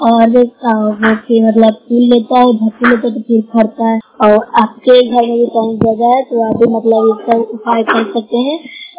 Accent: Bihar, India; मैं न्यूज़ हूँ, जिला नालंदा की निवासी हूँ।

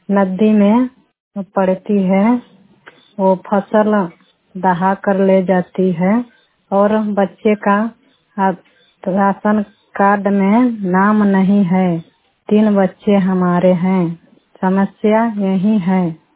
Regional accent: Mauraha, Bihar, India; घर नया टोला मऊरहा, थाना गौनाहा, पश्चिमी चंपारण के रहने वाले हैं। हमारे घर जंगल का पास है।

